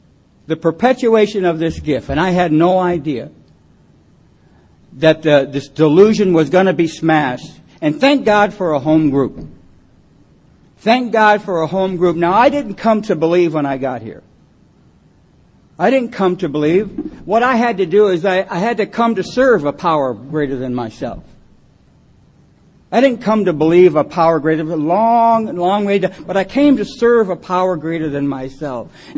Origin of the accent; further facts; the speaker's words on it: California, United States; also born or lived in Detroit; I was born in Detroit. I came out to California when I was about 4 years old. I was brought up in a little foster home for a while.